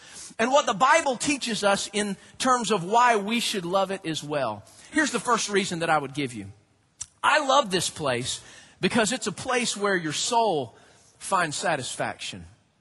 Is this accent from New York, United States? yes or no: no; Georgia, United States; They're expecting me to say Georgia. And, you know, I'm from Georgia, as everyone should be.